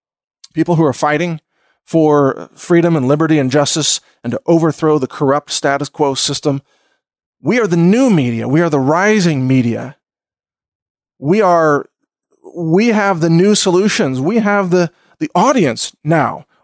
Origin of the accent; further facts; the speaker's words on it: Texas, United States; we are Americans. I am a Texan.